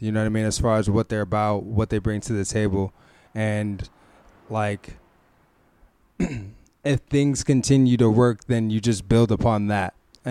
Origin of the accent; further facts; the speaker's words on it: Pomona, California, United States; And I'm from Pomona, California, a.k.a. Planet Underground.